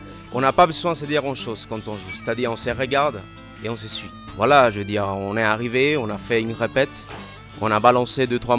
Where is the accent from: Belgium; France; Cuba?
Cuba; French is a second language; now in Switzerland; Ouais, je suis d'origine cubaine. En fait, je suis arrivé en Suisse en année 2000. Donc ça fait 14 ans déjà. J'habite en Suisse et voilà l'accent. J'arrive toujours pas à enlever.